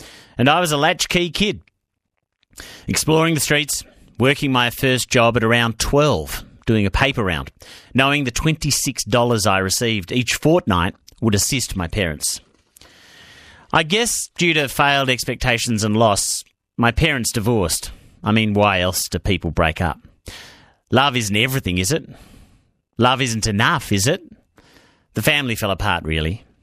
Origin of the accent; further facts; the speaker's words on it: Melbourne, Victoria, Australia; I grew up in Melbourne and lived in housing commission flats. Like your average migration story, things were so tricky for my parents. New language, new rules.